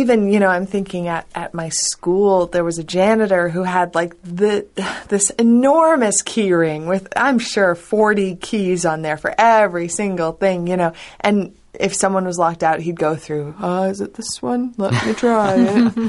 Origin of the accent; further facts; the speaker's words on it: Canada; I can't really imagine that temperature, and I'm Canadian. Like, it gets cold in Canada